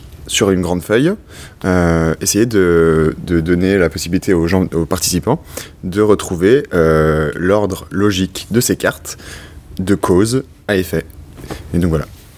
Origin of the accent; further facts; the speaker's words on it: Annecy, Auvergne-Rhône-Alpes, France; Moi, je viens de Annecy.